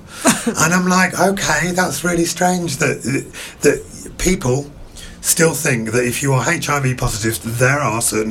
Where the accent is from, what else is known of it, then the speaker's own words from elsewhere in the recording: Manchester, North West England, United Kingdom; I lived on the flight path of Manchester Airport. Right. And I grew up in Manchester.